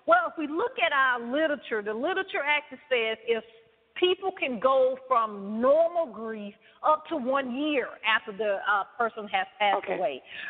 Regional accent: the South, United States; Oh, yes, that is very powerful because, you know, I'm from the South, as you can tell.

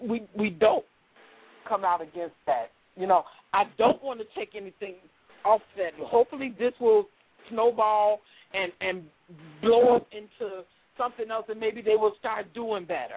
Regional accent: Chicago, Illinois, United States; But I'm from Chicago. There was 49 shootings in my city last weekend.

